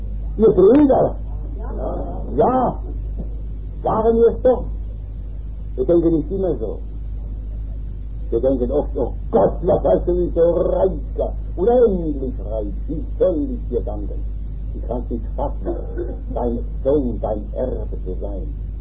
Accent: Rhineland-Palatinate, Germany; In großen, reichen Dörfern meiner Heimat, in Rheinhessen. Da, in großen Weinbauern.

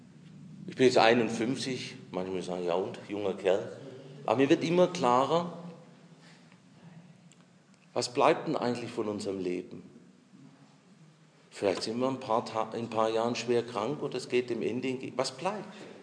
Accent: Swabia, Germany; Ich bin Schwabe.

